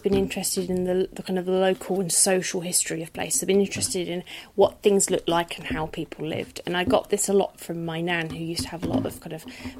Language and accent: English; Medway, South East England, United Kingdom; because I come from Medway. They have the Medway test that operates.